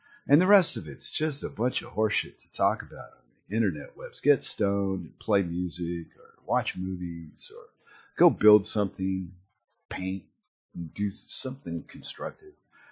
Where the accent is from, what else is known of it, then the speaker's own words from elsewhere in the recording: United States; moved away; Being raised in a place that was one way and moving far, far away to another place and then watching the place that I started out just disinteg